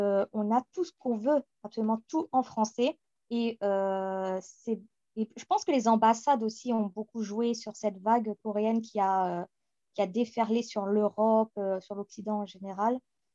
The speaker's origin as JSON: {"language": "French", "region": "Hauts-de-France", "country": "France", "tie": "born or raised there", "also_born_or_lived": "Paris", "accent": "Picard", "moved": "as an adult"}